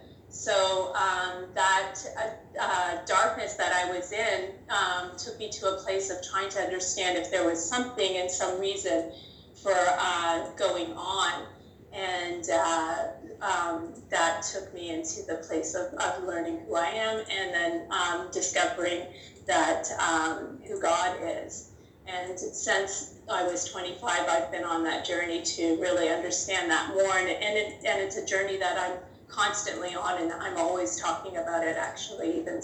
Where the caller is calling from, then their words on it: Hamilton, Ontario, Canada; I'm calling from Hamilton, Ontario, Canada.